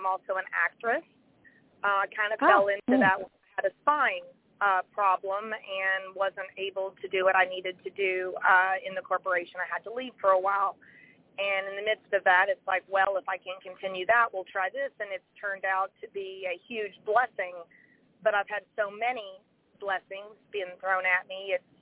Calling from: Tennessee, United States; I am calling from Tennessee.

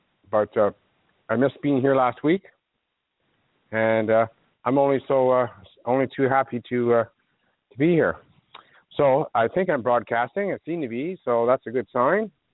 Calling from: Toronto, Ontario, Canada; Granted, I'm broadcasting from Toronto.

